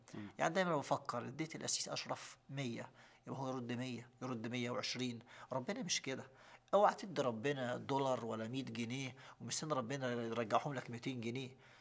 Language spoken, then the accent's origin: Arabic; Upper Egypt, Egypt; عندنا في الصعيد في حاجة اسمها طلمبة المية